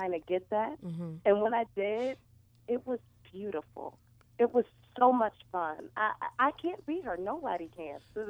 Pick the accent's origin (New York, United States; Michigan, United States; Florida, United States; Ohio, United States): Michigan, United States; Detroit; my BFA from Wayne State, a university in Detroit, which is my hometown. Shout out to the D.